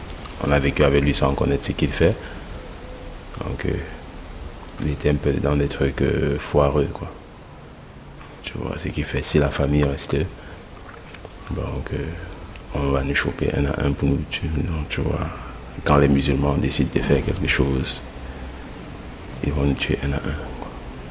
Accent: Nigeria; Le papa est du Nigeria, la maman est du Niger. C'est ça. J'ai grandi au Nigeria.

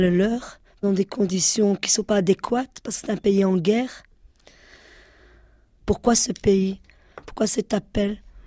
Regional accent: Schaerbeek, Brussels, Belgium; J'habite dans un quartier, on va dire, il y a un peu de tout, mais on va dire plus de Marocains. Je suis une vraie bruxelloise, plus scarbercoise que bruxelloise.

